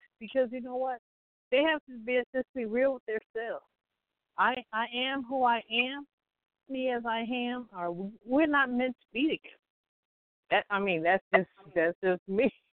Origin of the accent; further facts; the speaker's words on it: Compton, California, United States; we grew up in Compton.